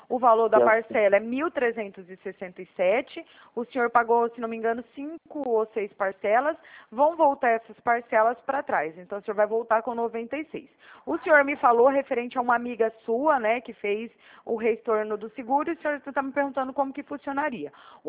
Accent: Uberaba, Minas Gerais, Brazil; now in Araraquara, Brazil; Não, eu sou aqui de Araraquara. Na verdade, o meu DDD 34, que eu sou de Uberaba, né? E aí eu mudei pra cá, pra Araraquara, eu tô trabalhando aqui.

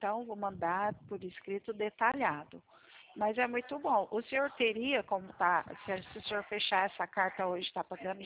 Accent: São Paulo, Brazil; Eu sou paulista, eu vim para São Paulo.

